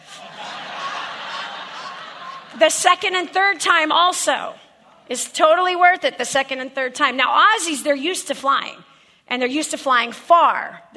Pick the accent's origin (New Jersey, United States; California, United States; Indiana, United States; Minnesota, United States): Indiana, United States; I grew up in Indiana. We were programmed to think we never leave Indiana.